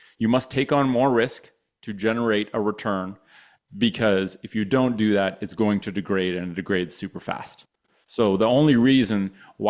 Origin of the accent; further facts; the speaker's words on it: Canada; We're from Canada.